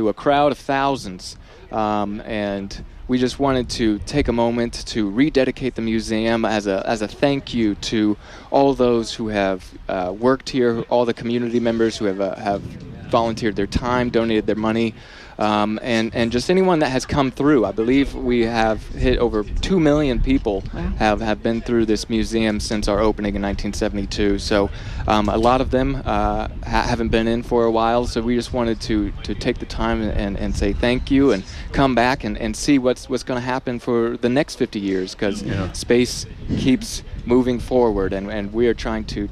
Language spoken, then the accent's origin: English; Ohio, United States; Yeah, so I was born and raised here in Northwest Ohio